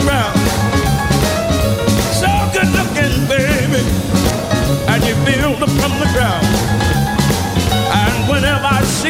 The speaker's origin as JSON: {"language": "English", "region": "Mississippi", "country": "United States"}